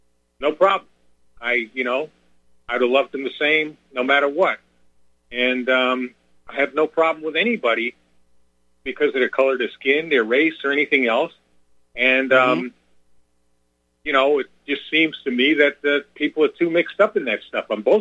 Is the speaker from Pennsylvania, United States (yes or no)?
no; New York, United States; also born or lived in Texas; now in North Carolina, United States; I'm originally from New York. Okay, I've lived down south. I've lived in Texas, and I've lived in North Carolina a long time now.